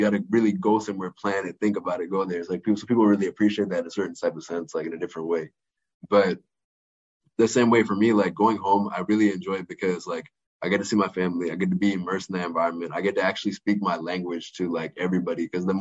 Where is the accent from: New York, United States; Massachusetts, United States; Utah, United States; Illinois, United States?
Massachusetts, United States; also born or lived in India; But I grew up in Massachusetts mainly. Went to India a lot when I was younger.